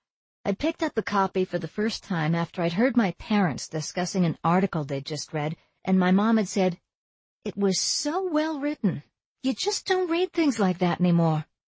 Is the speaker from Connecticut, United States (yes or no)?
yes; Avon, Connecticut, United States; Growing up in Avon, Connecticut had meant high school sports, youth group meetings, drinking parties at nice suburban ranch homes when the parents were away.